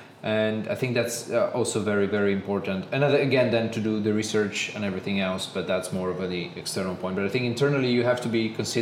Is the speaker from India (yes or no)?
no; Bulgaria; We are originally from Bulgaria